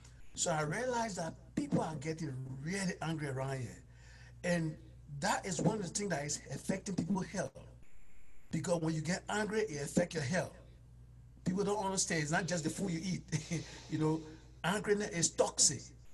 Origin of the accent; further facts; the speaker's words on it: Liberia; I'm from Liberia, West Africa.